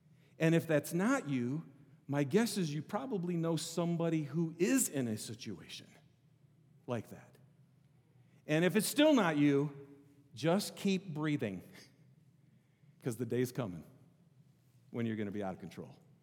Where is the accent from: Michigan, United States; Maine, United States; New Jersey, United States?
Michigan, United States; When I was in seminary in California, so I'm from Michigan originally, and I was all the way out in California doing my master's